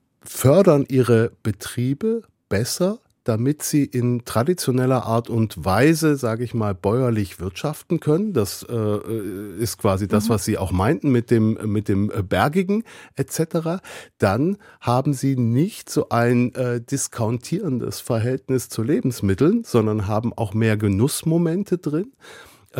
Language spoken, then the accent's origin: German; Belgium; Oh, ich bin ja Belgier.